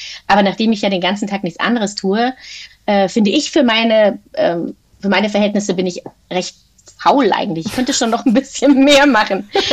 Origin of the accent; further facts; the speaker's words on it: North Rhine-Westphalia, Germany; ich bin ja aus Nordrhein-Westfalen.